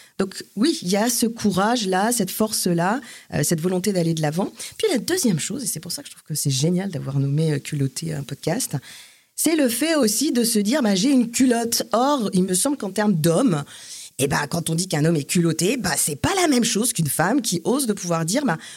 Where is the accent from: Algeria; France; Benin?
France; Metz, Grand Est; J'ai grandi à Metz, j'ai eu une très belle enfance, on va dire assez conventionnelle, avec une famille aussi très traditionnelle.